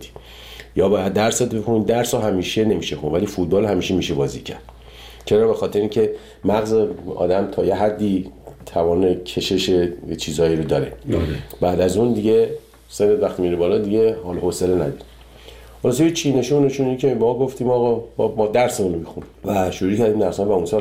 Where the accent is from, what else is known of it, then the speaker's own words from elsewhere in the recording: Iran; moved away; 30 سال 30 خورده سال که از ایران من اومدم بیرون